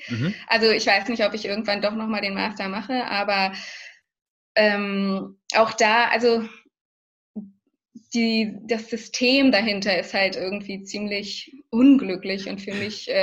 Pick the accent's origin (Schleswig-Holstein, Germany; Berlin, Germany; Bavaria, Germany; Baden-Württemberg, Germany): Berlin, Germany; In Berlin, meiner Heimatstadt.